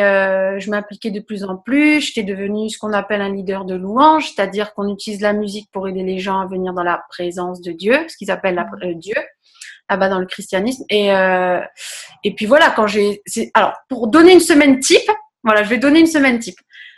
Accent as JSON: {"language": "French", "region": "Réunion", "country": "France", "tie": "born or raised there", "moved": "as an adult", "said": "En fait, je suis réunionnaise. J'ai grandi à La Réunion jusqu'à l'âge de 18 ans. Donc, je suis venue dans le sud-ouest de la France pour faire mes études."}